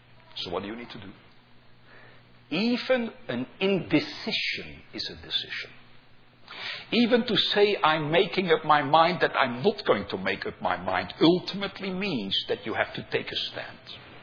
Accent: Amsterdam, North Holland, Netherlands; two figures who both lived in my hometown in Amsterdam.

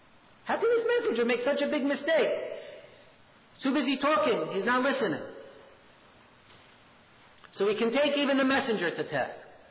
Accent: Staten Island, New York, United States; In the shul, I grew up in Staten Island.

